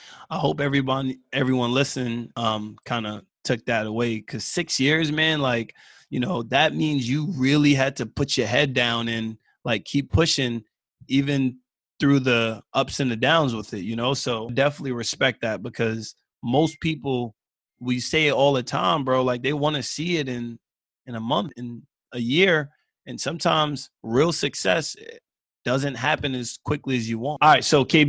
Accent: Queens, New York, United States; That's where we from. Like we grew up in Queens, like we grew up in the hood

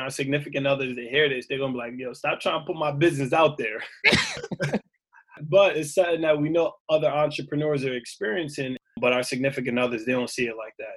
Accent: Queens, New York, United States; Like growing up in Queens, I thought having multiple relationships at one was the way to go.

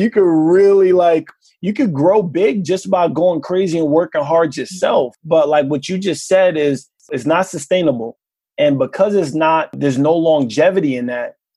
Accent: Queens, New York, United States; I think as men growing up in Queens, if you share your feelings, you soft.

